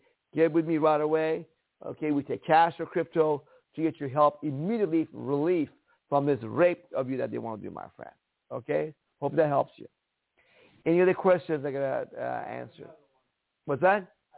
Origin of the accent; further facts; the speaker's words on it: Iran; now in United States; By the way, I come from Iran, as you may know.